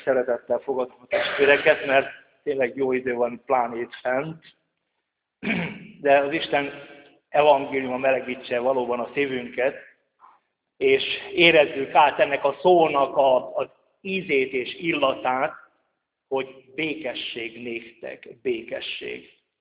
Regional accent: Szabadhídvég, Fejér, Hungary; az én szülőfalunkban, szabad hídvégen még semmi nem volt bezárva. Egy 45 évvel ezelőtt.

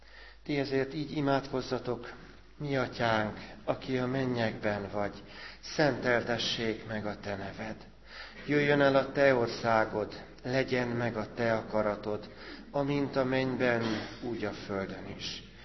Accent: Transylvania, Romania; now in Hungary; mi is imádkozunk ő értük odahaza Erdélyben nehézségek között

